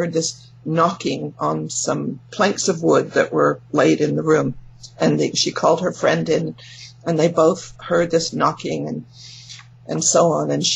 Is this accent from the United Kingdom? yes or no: yes; England, United Kingdom; now in California, United States; Well, I'm from England, but yeah. I know I don't sound like anymore, because I've been here for more than 50 years in California. I grew up as a Jehovah's Witness.